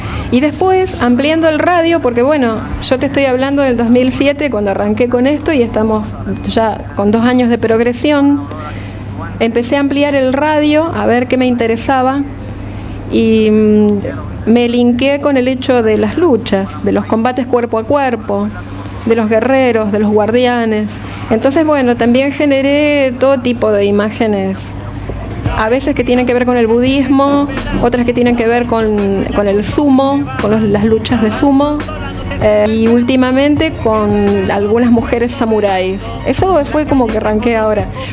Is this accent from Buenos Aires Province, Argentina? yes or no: no; Rosario, Santa Fe, Argentina; esta propuesta incluso arrancó conmigo en mi ciudad de origen, que es Rosario.